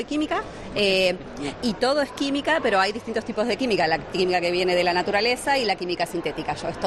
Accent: Argentina; also born or lived in Madrid; now in Asturias, Spain; yo vengo de Argentina, pero hace desde el 2020 que vivimos en España. Primero fuimos a Madrid, pero el clima, bueno, no es como esto. Entonces, nada, queríamos un clima mejor, que tenga playa y eso. Entonces, por eso nos vinimos en el 2022 a Asturias.

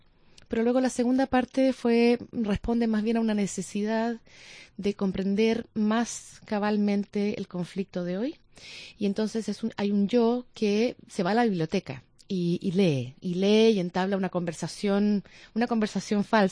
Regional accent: Chile; Mi padre es un chileno común y corriente y yo soy una chilena común y corriente

